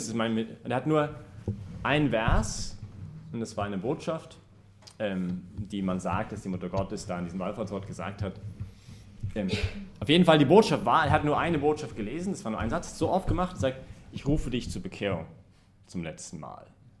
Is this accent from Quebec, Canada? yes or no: no; Vancouver, British Columbia, Canada; kommt aus Vancouver, also meine Hauptstadt, also meine Heimatstadt.